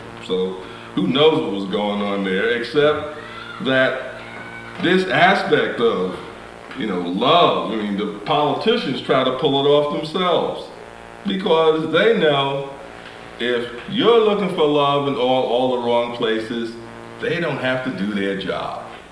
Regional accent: Brooklyn, New York, United States; growing up in Bedford-Stuyvesant, being taught as an African-American that my fate was on my face

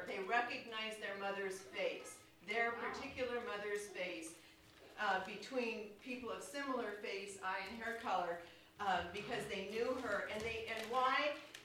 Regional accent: Seattle, Washington, United States; And I'm from the Seattle area, and there's an Institute for Learning and Brain Sciences at the University of Washington

